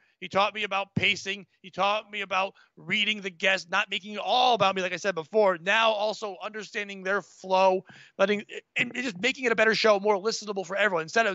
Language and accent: English; Connecticut, United States; We grew up in Connecticut. My brother moved back to Connecticut to work in New York.